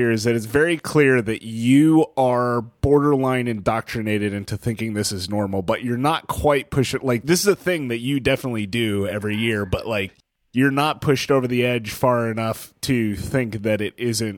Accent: Fredericksburg, Texas, United States; It's between here and Fredericksburg, which is my hometown. So it's like kind of middle of the Texas Hill Country.

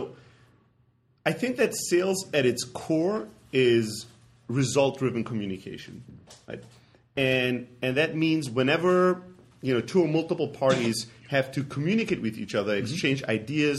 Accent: Germany; I grew up back in Europe, Greek background, but grew up in Germany.

